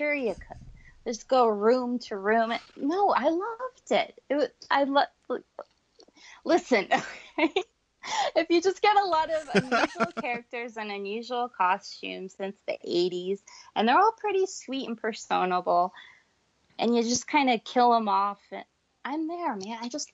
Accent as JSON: {"language": "English", "country": "United States", "said": "it's October and I'm an American"}